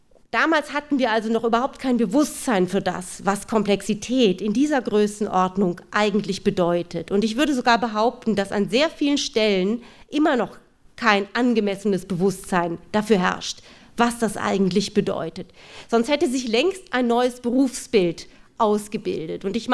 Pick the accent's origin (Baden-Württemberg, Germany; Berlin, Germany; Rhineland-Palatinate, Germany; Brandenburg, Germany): Berlin, Germany; Ich komme ja aus Berlin und wir haben da so einen Flughafen.